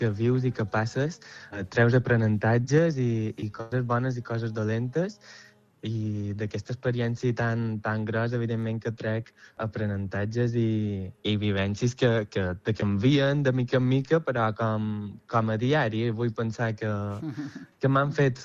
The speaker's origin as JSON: {"language": "Catalan", "town": "Albacete", "region": "Castilla-La Mancha", "country": "Spain", "tie": "born there", "lives_now": "Silla, Spain", "said": "la meva família és del mateix poble, és de Ossà de Montiel, d'Albacete, i bé, jo vaig néixer a Albacete"}